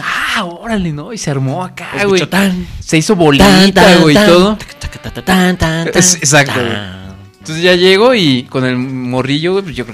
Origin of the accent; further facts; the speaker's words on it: Morelia, Michoacán, Mexico; now in Guanajuato, Mexico; yo vivía en Morelia. Yo crecí en Morelia.